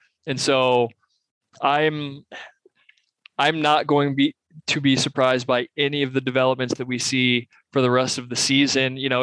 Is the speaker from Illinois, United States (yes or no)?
no; Columbus, Ohio, United States; just as an Ohio guy, I'm from Columbus, went to Ohio State.